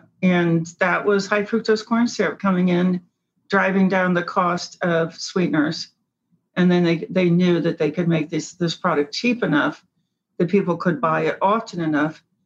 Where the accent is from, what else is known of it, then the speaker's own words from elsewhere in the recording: Cincinnati, Ohio, United States; I grew up in Cincinnati.